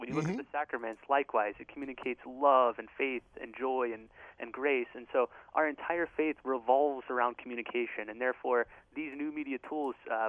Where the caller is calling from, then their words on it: Florida, United States; I'm calling in from hot and balmy Central Florida.